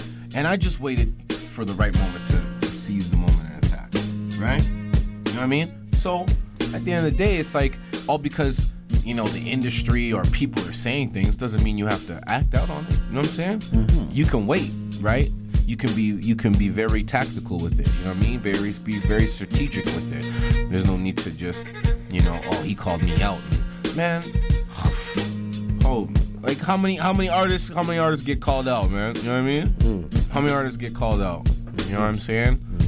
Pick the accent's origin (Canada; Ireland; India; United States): Canada; West Coast; I'm from Canada on the West Coast.